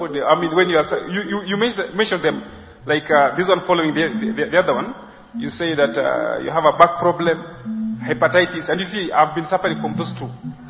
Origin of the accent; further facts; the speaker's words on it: Kenya; Okay, I'm a Luo. I'm a Kenyan, a Luo.